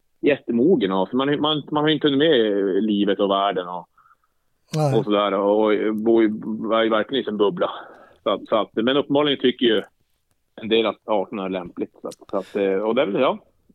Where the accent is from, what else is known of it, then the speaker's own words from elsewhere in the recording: Jokkmokk, Norrbotten County, Sweden; Nej, jag är uppvuxen i Jokkmokk. Det är ju just norr om Polcirkeln i inlandet då. Mitt i Sverige, norr om Polcirkeln.